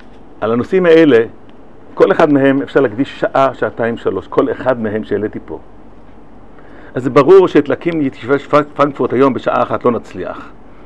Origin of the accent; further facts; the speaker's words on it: Bnei Brak, Tel Aviv District, Israel; אני פה גדלתי בבני ברק, פאר הישיבות.